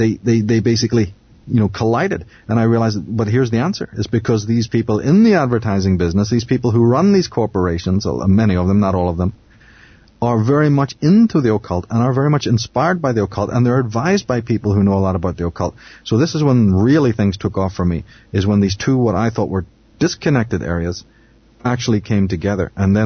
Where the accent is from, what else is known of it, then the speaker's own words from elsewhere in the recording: Belfast, Northern Ireland, United Kingdom; Because growing up in Belfast, you know, of course we have the Unionists